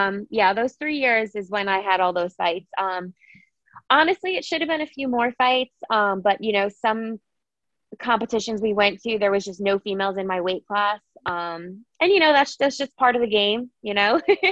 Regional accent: New Jersey, United States; I'm from New Jersey, so I was able to have my friends actually come to the fight too

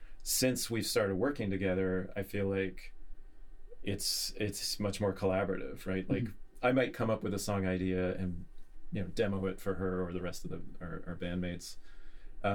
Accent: Ottawa, Ontario, Canada; moved away as an adult; I'm Canadian originally, and I've lived here for 18 years. I was living in Ottawa, Ontario

